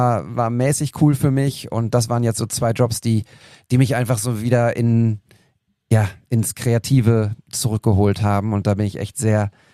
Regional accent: Altenberge, North Rhine-Westphalia, Germany; Selbst in meinem Heimatdorf in Altenberge waren, ich weiß gar nicht, wie viel tausend Leute auf der Straße.

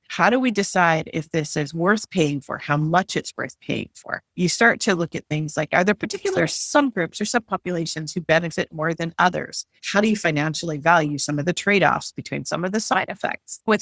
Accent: Canada; I have a PhD in statistics from Carnegie Mellon University in the US, but I'm actually Canadian.

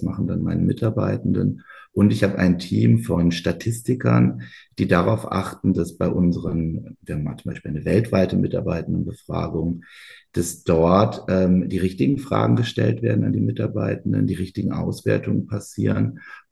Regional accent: Freiburg, Baden-Württemberg, Germany; ich bin in Freiburg aufgewachsen.

